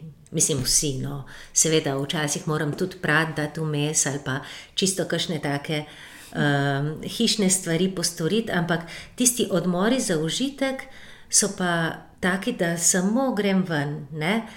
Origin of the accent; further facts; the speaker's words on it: Littoral, Slovenia; Prihajam z Primorske in mislim, da je ta primorski žig, ta primorski pečat globoko, globoko v meni.